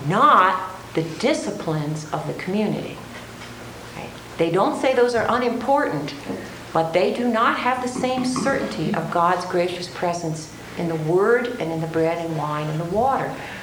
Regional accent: Maryland, United States; moved away as an adult; now in California, United States; I grew up in Maryland and the schools were integrated when I was in ninth grade

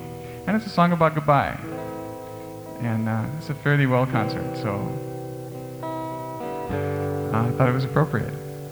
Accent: Minnesota, United States; now in Seattle, United States; I'm from Minnesota originally, Minnesota. And I've been out in Seattle for about 9 years.

